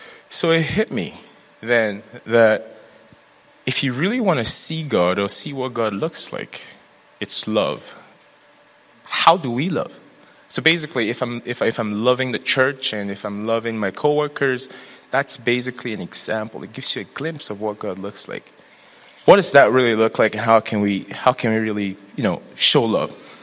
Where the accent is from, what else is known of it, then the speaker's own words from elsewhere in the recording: Nigeria; I was raised Anglican back in Nigeria, and on the Saturday nights, the ladies in the church, the guys were also split into four groups.